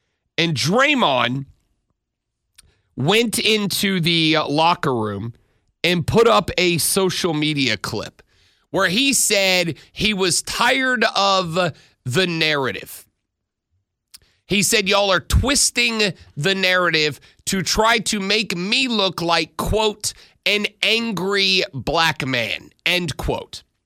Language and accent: English; the South, United States; So I grew up in the South.